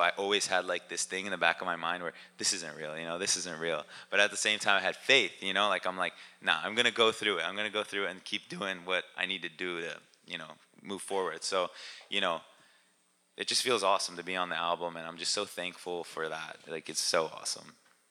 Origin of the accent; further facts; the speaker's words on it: Baltimore, Maryland, United States; also born or lived in Philadelphia, United States; So growing up in Baltimore, Maryland area, how you asked, it was cool, but at the same time, coming from Philadelphia, you know, Philadelphia is like really urban.